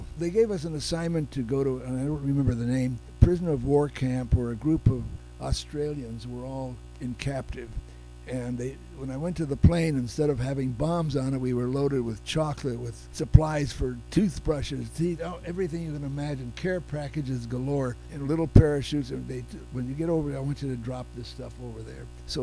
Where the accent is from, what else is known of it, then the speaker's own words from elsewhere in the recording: Los Angeles, California, United States; they know I'm from Los Angeles, they said, "You're from Hollywood?" And I said, "Yes."